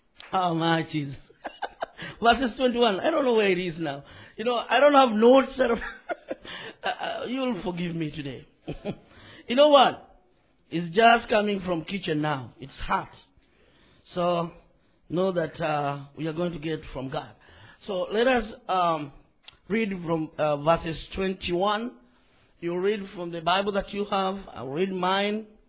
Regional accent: Kenya; I am a Kenyan, but I'm also, I'm not a citizen there.

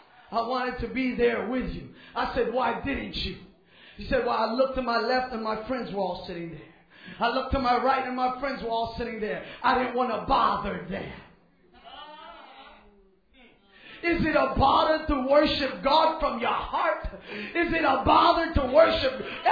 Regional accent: New York, United States; We came from New York. And then you probably have never seen any New Yorkers like we, but hallelujah.

